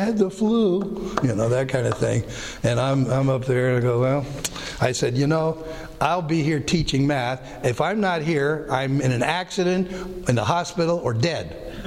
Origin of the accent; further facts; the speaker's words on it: United States; I'm an American, I'm a patriot, and you salute that flag if you're a patriot.